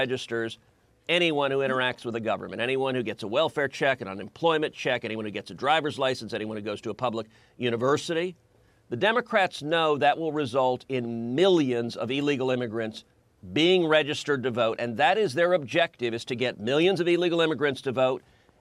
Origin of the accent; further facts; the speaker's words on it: Texas, United States; So, for example, 29 states have voter ID laws, including my home state of Texas.